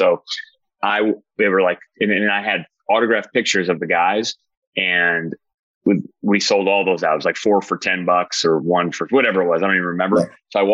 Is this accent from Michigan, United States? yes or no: yes; Farmington Hills, Michigan, United States; Well, I'm from Detroit, Farmington Hills, Michigan.